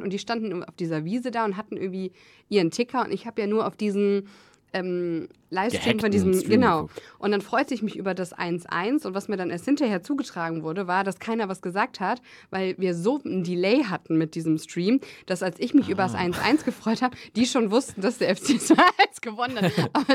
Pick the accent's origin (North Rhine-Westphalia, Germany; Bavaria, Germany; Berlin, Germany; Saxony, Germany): North Rhine-Westphalia, Germany; Cologne; ich als Kölner